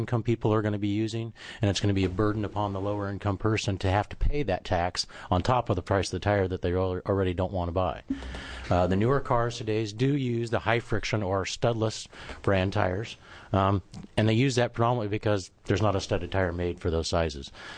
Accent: Newport, Oregon, United States; I'm from Newport, Oregon. My family owns two tire stores in Newport and Toledo.

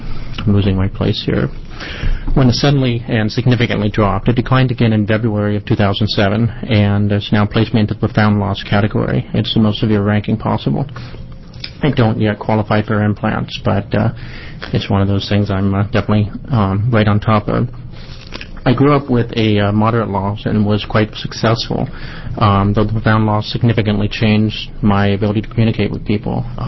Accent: Portland, Oregon, United States; from Portland, Oregon.

